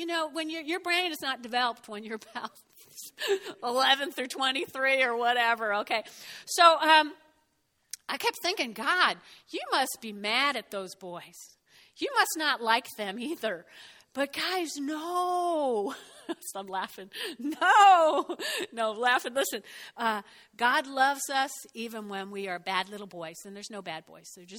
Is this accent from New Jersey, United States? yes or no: yes; Teaneck, New Jersey, United States; I grew up in North Jersey and Teaneck, and we lived on a big street.